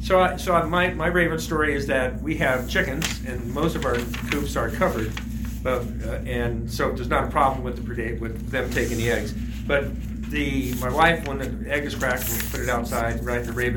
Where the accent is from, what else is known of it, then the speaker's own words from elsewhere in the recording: Adelanto, California, United States; But growing up in Adelanto a long time ago, I mean, there were a lot of tortoises.